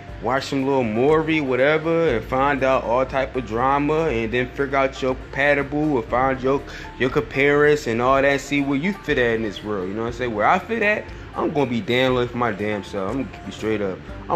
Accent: Philadelphia, Pennsylvania, United States; Listen, I ain't never hit a lot of chicks in my city. I'm from Philadelphia.

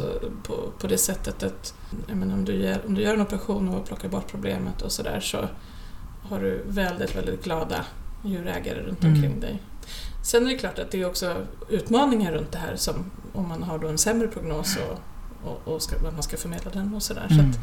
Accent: Rumby, Sweden; Och från början så var det här en klinik som fanns hemma i nedervåningen på vårt hus då, hemma i Rumby 1975.

